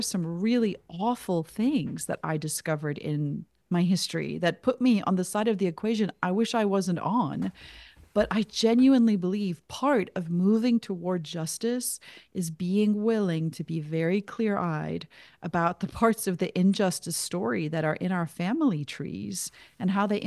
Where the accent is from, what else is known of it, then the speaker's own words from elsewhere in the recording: South Africa; as a white kid growing up in South Africa.